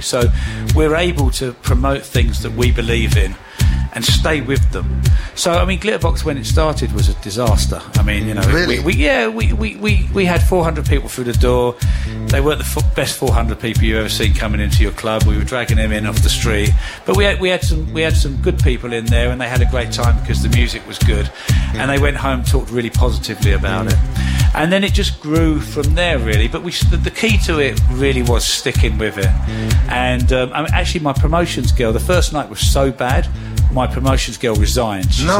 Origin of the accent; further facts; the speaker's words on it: Uxbridge, London, United Kingdom; I'm from West London, Uxbridge.